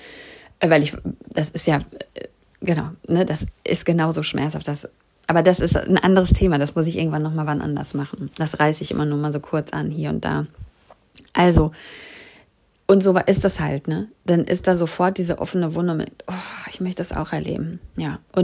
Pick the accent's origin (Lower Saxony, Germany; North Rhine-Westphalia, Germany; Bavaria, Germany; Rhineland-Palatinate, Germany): North Rhine-Westphalia, Germany; Bochum; Da bin ich in meiner Heimat unterwegs gewesen, in Bochum